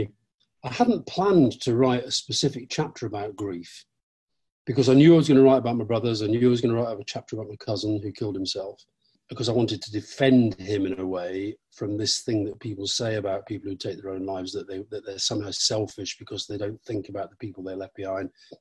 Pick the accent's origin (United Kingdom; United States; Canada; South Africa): United Kingdom; Yorkshire and the Humber; I grew up in Yorkshire. I did feel at home there.